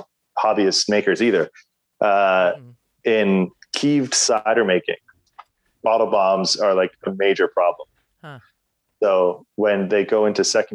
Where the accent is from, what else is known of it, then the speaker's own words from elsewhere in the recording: Canada; forgive me for being Canadian and using metric units.